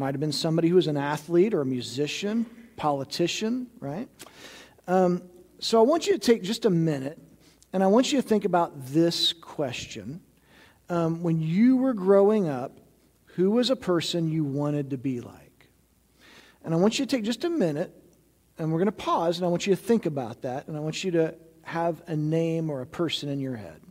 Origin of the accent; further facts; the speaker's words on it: Missouri, United States; I grew up in Missouri, so he was over 8 hours away.